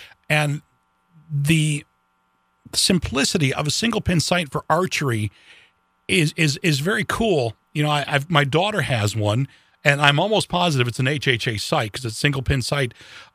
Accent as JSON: {"language": "English", "region": "Michigan", "country": "United States", "said": "look, I'm from Michigan."}